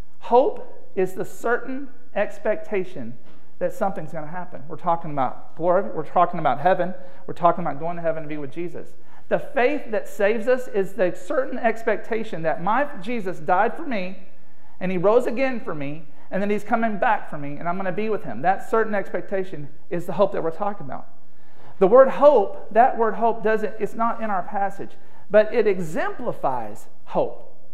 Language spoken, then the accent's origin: English; Alabama, United States; I'm from Alabama. I'm an alumni of Alabama.